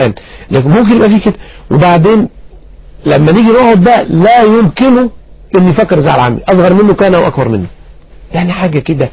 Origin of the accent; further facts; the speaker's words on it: Egypt; القرية البسيطة دي انا نشأت فيها واتولدت فيها وترعرعت فيها وتعلمت فيها كل حاجة الحقيقة. ولدت لأب من جيزة ولأم كانت من البحيرة.